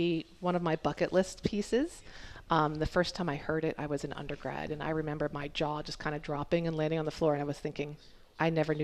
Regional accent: Pennsylvania, United States; I'm from Pennsylvania originally, so my initial training was at a state school in Pennsylvania. I actually taught high school for 6 years here in Michigan.

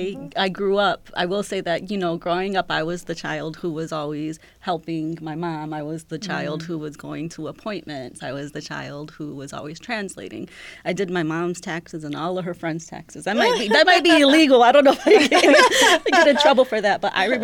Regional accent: Toledo, Ohio, United States; first language Spanish; Spanish is my first language, but I mean, for the most part, I remember speaking both languages. My mom was always very big on speak Spanish. We speak mm-hmm. Spanish, which was a big difference for what the culture was in Toledo at the time when I was a child.

